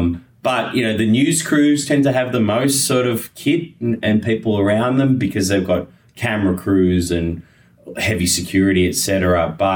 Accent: Australia; My family's Russian-Ukrainian, but, I'm an Australian journalist, and in the hotels they continue to look after us.

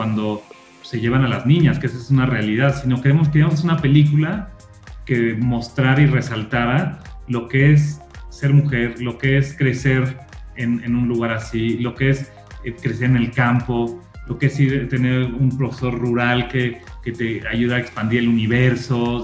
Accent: Mexico; también nos sentimos identificados como mexicanos

